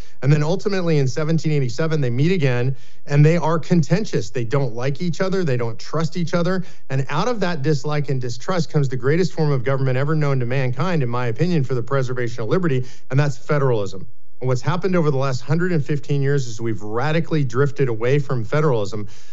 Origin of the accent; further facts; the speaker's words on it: Texas, United States; Even as a Texan, and we Texans love to talk about secession, we know Texas can't stand alone in the world.